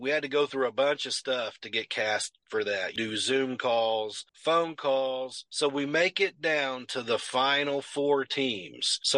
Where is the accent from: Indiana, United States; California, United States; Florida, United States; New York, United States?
Indiana, United States; I mean, the game that we were going to represent the Indianapolis Colts, since we're from Indiana.